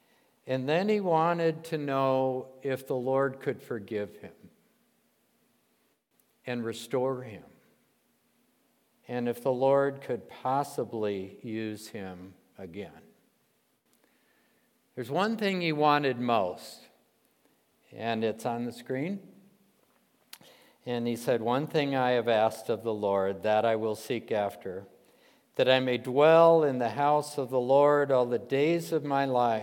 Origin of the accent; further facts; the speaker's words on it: Michigan, United States; I remember growing up in Michigan and having a nice lawn in our suburban neighborhood in Michigan